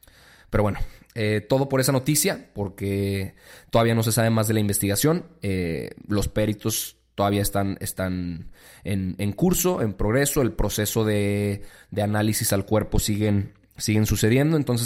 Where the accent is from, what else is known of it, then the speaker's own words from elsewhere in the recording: Mexico; lo que celebramos como mexicanos